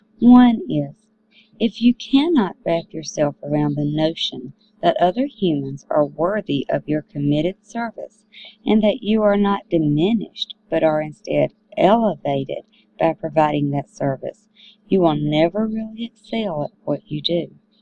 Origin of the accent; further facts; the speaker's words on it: South Carolina, United States; from South Carolina in the United States